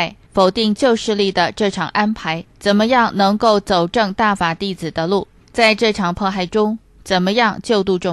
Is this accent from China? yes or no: yes; China; 我说我是中国人，只会说普通话